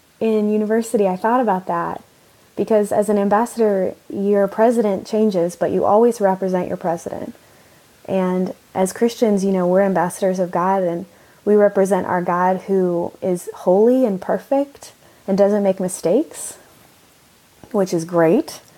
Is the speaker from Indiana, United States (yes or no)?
no; Austin, Texas, United States; So I moved back to my hometown, Austin, Texas, for a year internship at my church, actually doing communications.